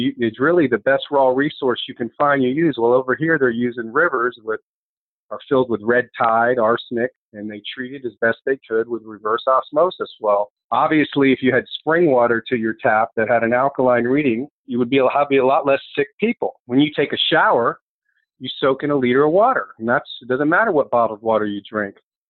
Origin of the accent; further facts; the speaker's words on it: Florida, United States; now in Fort Myers, United States; I'm a Floridian from South Florida, but I live in West Florida, Fort Myers